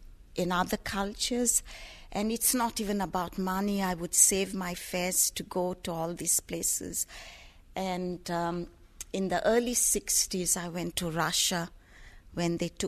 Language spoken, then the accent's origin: English; Kenya; moved away as an adult; I grew up in Kenya, and I lived there till I was 21.